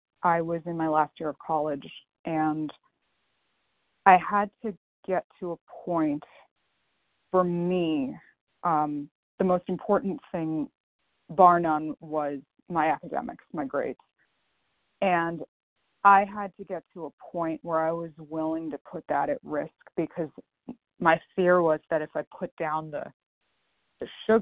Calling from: Pennsylvania, United States; I'm calling from Pennsylvania.

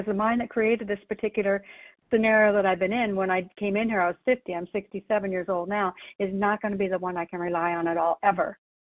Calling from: Canby, Oregon, United States; I'm calling in from Canby, Oregon this morning.

